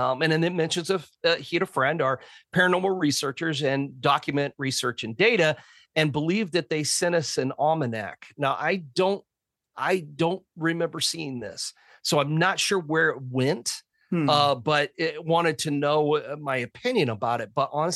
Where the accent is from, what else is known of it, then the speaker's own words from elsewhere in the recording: Athens, Tennessee, United States; something that happened in my hometown called the Battle of Athens, or Athens. I'm going to say Athens, Tennessee.